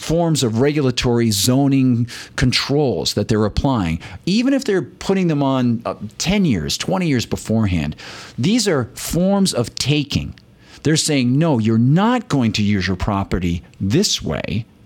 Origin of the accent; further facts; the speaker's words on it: New Hampshire, United States; David Souter from New Hampshire, my home state